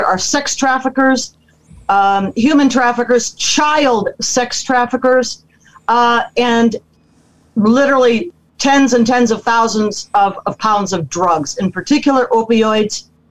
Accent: Cleveland, Ohio, United States; when I traveled to my hometown of Cleveland, Ohio, for a high school reunion

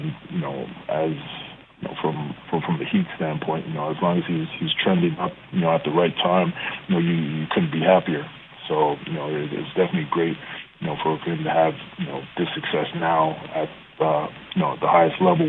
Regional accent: Montreal, Quebec, Canada; back home in Canada as a whole, but, you know, more importantly for, you know, the city I was born and raised in Montreal.

